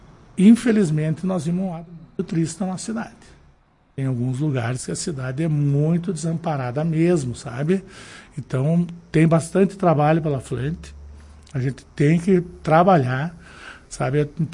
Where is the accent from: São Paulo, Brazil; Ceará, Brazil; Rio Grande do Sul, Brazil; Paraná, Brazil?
Rio Grande do Sul, Brazil; Vacaria; also born or lived in Cuiabá; sou natural daqui de Vacaria. Uhum. Para lá eu fui com 1 ano de idade, aos 7 anos nós retornamos para cá, a qual moro a vida inteira aí na nossa cidade de Vacaria.